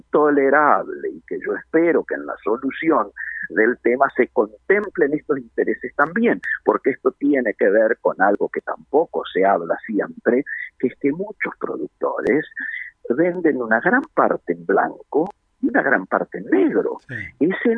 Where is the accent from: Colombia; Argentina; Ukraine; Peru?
Argentina; Patagonia; yo vivía en la Patagonia, el nombre de la escuela de Trevelin lleva el nombre de mi viejo, pasé mi infancia en la Patagonia